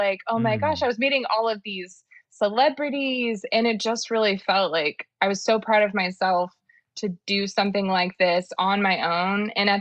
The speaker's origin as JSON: {"language": "English", "town": "Dallas", "region": "Texas", "country": "United States", "said": "so I'm from Dallas, and it's like very, very like, they call it like the land of the $30,000 millionaires."}